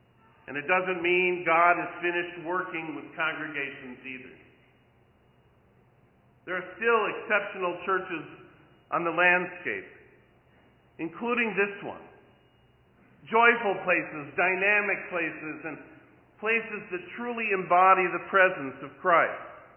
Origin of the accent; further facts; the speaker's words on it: Bayside, Wisconsin, United States; As most of you know, I grew up in Bayside in the late 50s and 60s.